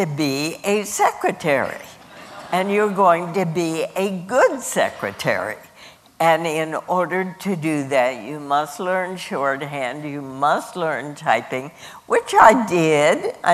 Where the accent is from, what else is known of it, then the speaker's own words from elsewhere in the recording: Washington, United States; I was born and raised in Washington. We lived in a wonderfully ethnically, religiously diverse area of Washington.